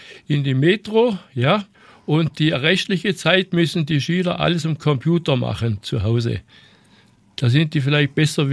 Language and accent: German; Markdorf, Baden-Württemberg, Germany; born there; ich bin im Krankenhaus in Markdorf geboren.